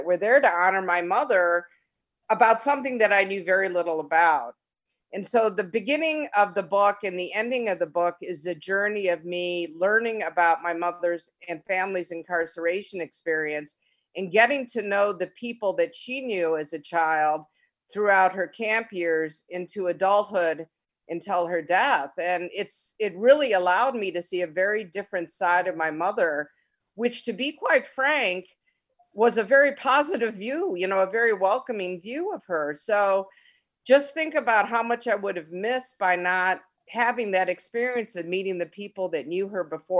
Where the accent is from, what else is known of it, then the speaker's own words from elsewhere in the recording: Ann Arbor, Michigan, United States; growing up in Ann Arbor, Michigan, which is a predominantly white and in some instances African-American community, I really didn't have a lot of exposure to other Japanese Americans.